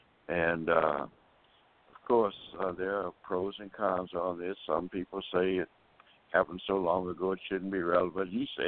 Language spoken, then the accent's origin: English; Alabama, United States; at least in many southern states where I grew up in Alabama